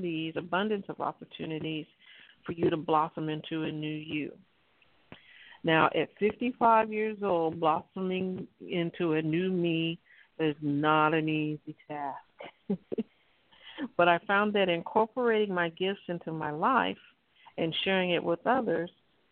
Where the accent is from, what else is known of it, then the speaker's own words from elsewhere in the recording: Cleveland, Ohio, United States; now in California, United States; I come from the Midwest, Cleveland, Ohio, and so we're workaholics back there. We work and we work and we work, and we don't just work one job, we work three or four jobs. So I came to California